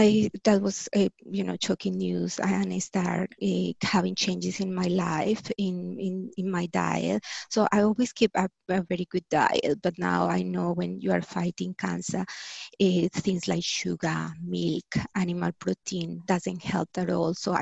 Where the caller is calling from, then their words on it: Australia; I'm calling from Australia, and wow, it's morning.